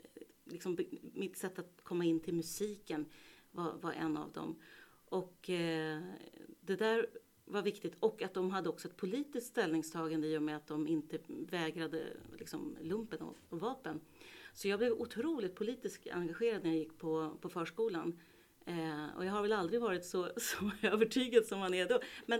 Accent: Stockholm, Stockholm County, Sweden; Och jag växte upp i Högdalen och den här platsen i Stockholm som på 70-talet var, upplevde jag från mitt perspektiv, oerhört öppen.

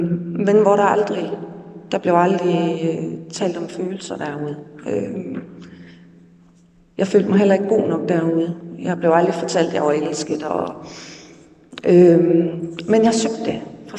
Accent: Silkeborg, Central Denmark Region, Denmark; Jeg er født og opvokset i Silkeborg.

